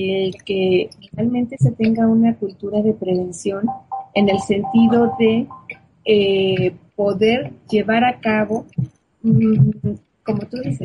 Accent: Mexico; ves que en mi país, en México, el porcentaje de diabéticos es altísimo.

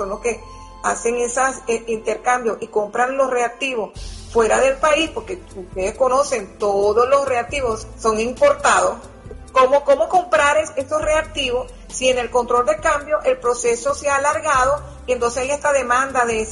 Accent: Venezuela; tú debes de pelear por ese derecho, porque somos venezolanos, a pesar de que somos profesionales.

